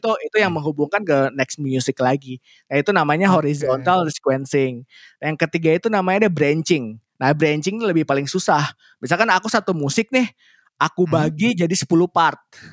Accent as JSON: {"language": "Indonesian", "country": "Indonesia", "said": "kenalin diri … di aku dari Indonesia"}